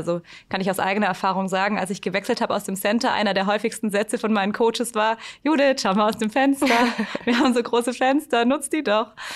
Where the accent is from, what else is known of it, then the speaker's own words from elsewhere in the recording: Laupheim, Baden-Württemberg, Germany; Und ich komme aus Laupheim bei Ulm und da gibt es so einen kleinen Heeresflugplatz.